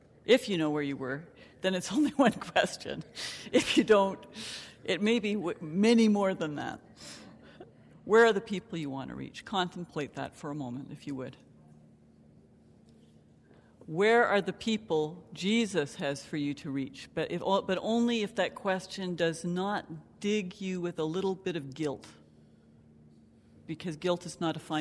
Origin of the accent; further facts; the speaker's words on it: Canada; born there; And of course, I was born in Canada and speak hardly any Dutch.